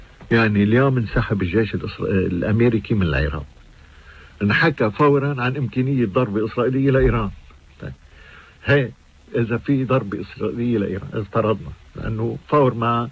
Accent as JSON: {"language": "Arabic", "country": "Lebanon", "said": "عم برجع أقول كلبنانيين"}